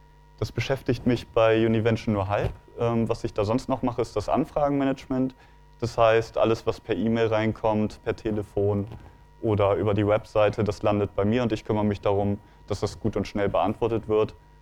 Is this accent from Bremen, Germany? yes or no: yes; Bremen, Germany; Ich bin 26 Jahre alt, ich komme aus Bremen